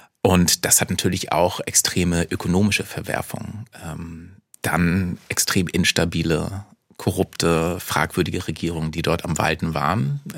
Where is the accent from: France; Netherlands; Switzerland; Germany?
Germany; Itzehoe, Schleswig-Holstein; born there; Also ich bin in Itzehoe in Schleswig-Holstein geboren.